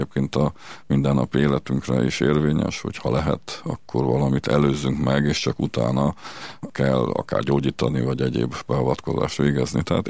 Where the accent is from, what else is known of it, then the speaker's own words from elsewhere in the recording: Târgu Mureș, Mureș County, Romania; Tehát mi Erdélyben, és ahonnan származom, illetve ahol élek, Marosvásárhelyen, ökumenikus szellem uralkodik